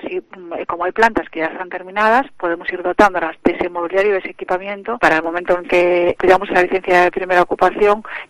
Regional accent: Vigo, Galicia, Spain; un edificio emblemático para todos los que somos de Vigo

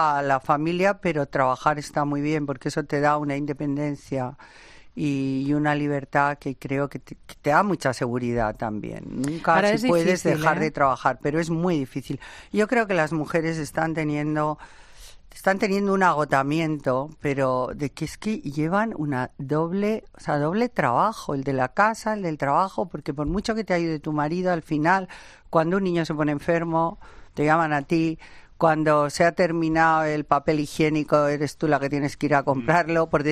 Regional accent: Spain; Si yo no soy francesa, si soy española

